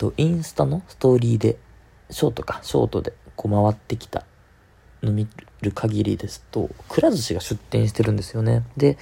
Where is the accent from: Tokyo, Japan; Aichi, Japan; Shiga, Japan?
Tokyo, Japan; 俺は、まあ、あんまり東京出身だとそこまでね身近なものには感じないんですけど、